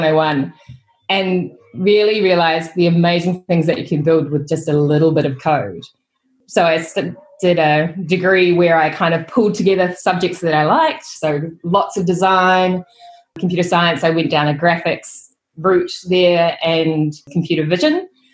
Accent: New Zealand; I'm from New Zealand.

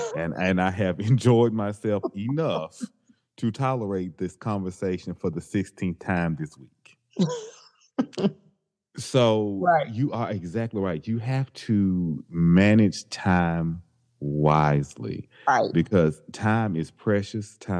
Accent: the South, United States; I grew up in the South. I am Southern. We have different beliefs. We have different values.

